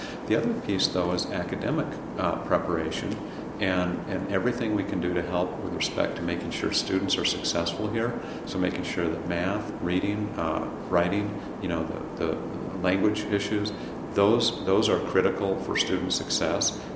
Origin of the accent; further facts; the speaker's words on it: Washington, United States; now in Milwaukee, United States; because we're from the West Coast. I grew up right outside of Seattle.